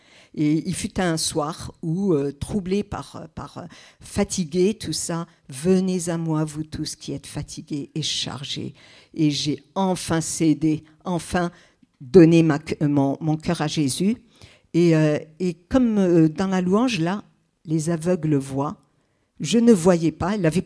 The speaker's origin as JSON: {"language": "French", "region": "Kabylie", "country": "Algeria", "tie": "born there", "said": "Je suis née en Algérie, en Kabylie, et je viens d'un arrière-plan hyper strict, mais grave, hein. Pas religieux du tout."}